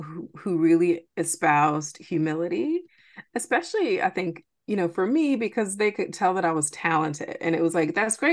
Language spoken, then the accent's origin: English; Columbus, Georgia, United States; I grew up in Georgia, in Columbus, Georgia, and really got excited about STEM and math at an early age